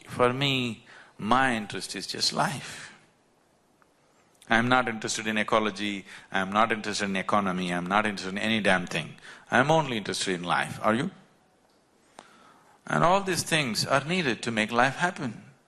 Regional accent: Karnataka, India; Then I asked them, actually I don't come from Tamil Nadu, I come from Karnataka.

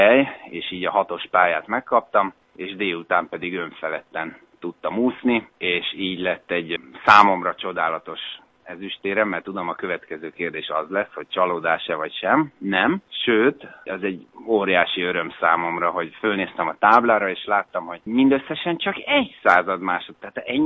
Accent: Budapest, Hungary; én egy kőbányai gyerek vagyok, és ott a 9. emeletről mindig néztem a repülőgépeket

